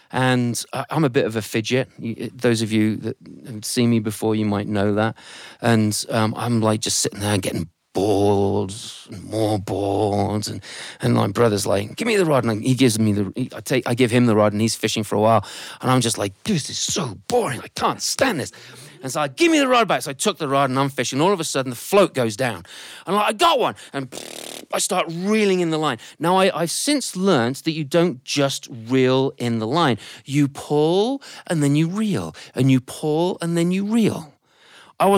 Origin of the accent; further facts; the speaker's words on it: England, United Kingdom; moved away as an adult; now in United States; I'm English. You've probably figured that out. And my wife is American. And we met in the UK, and she convinced me to come over here.